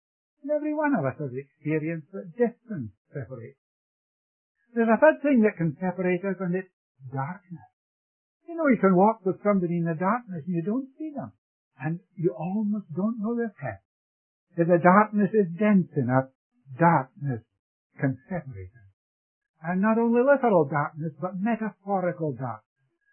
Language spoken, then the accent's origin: English; Scotland, United Kingdom; also born or lived in India; As some of you know, I was born in India. My parents were missionaries there. And I was brought to Scotland from India about the age of 5 years.